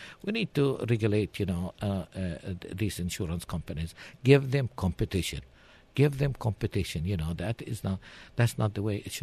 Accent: Texas, United States; I'm the most qualified as a Texan. I have pride. I have respect for the state.

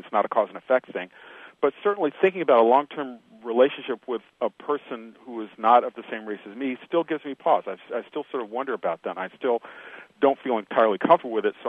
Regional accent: the South, United States; I grew up in the South.

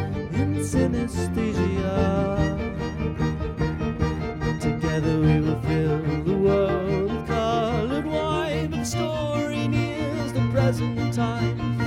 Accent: United States; I mean, I'm American, but I spoke Japanese.

